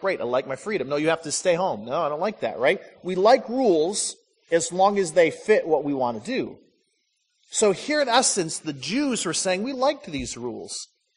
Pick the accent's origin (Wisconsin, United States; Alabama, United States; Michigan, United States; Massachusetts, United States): Michigan, United States; I grew up in Michigan, my wife grew up in West Virginia.